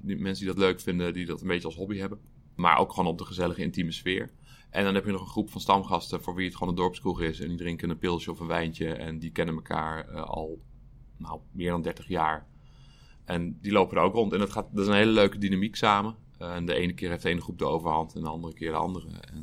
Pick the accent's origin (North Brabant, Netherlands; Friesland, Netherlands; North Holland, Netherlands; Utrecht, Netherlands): Utrecht, Netherlands; Ik ben geboren en getogen in Utrecht. Ik heb nooit een reden gevonden om hier een keer weg te moeten gaan, nog steeds niet.